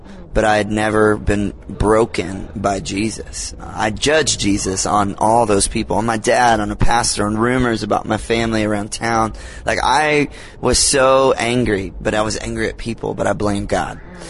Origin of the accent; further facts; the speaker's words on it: Georgia, United States; And I grew up in South Georgia where you drive a truck.